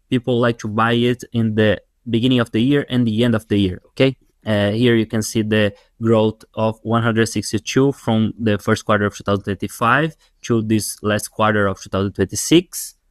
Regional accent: Florianópolis, Santa Catarina, Brazil; I am from Florianópolis, Brazil, one of the co-founders of MedSimple

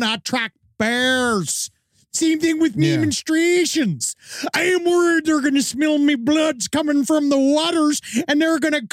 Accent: Canada; I know as a Canadian woman.

